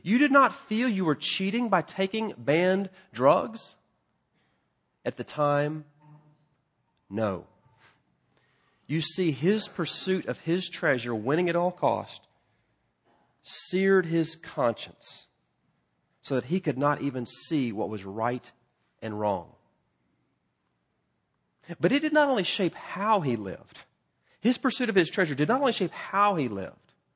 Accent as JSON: {"language": "English", "region": "Texas", "country": "United States", "said": "I'm from Texas, and so I've always been kind of partial to Lance Armstrong."}